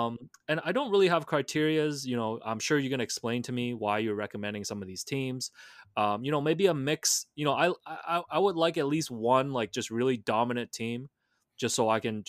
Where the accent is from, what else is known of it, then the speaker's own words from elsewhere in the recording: Toronto, Ontario, Canada; Just because, you know, obviously I'm from Toronto, despite owning 9 New York Yankees hats.